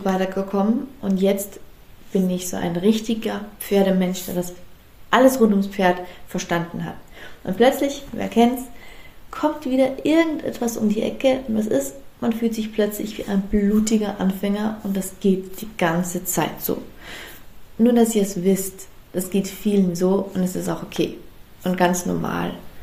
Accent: Austria; Und ich komme aus Österreich.

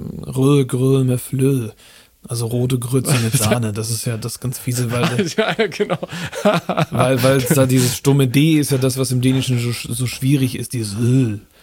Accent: Schleswig-Holstein, Germany; ich bin ja, wie gesagt, im Raum Flensburg aufgewachsen.

